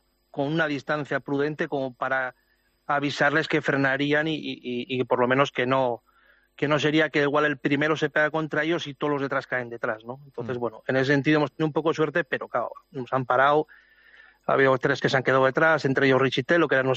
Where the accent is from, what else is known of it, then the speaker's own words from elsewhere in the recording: Navarre, Spain; yo soy navarro